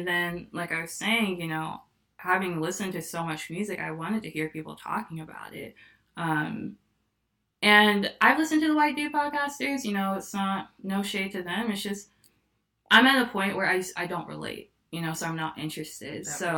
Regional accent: North Carolina, United States; now in Chicago, United States; I am from North Carolina, living in Chicago for a few years now.

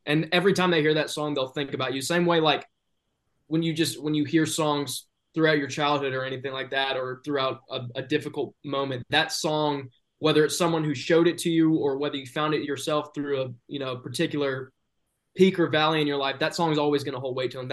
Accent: the South, United States; I mean, I am from the South, but I think songwriter-wise, he's up there

